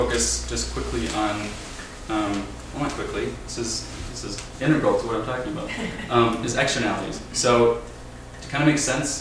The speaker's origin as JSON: {"language": "English", "region": "North Dakota", "country": "United States", "said": "I'm from North Dakota, it's a mess."}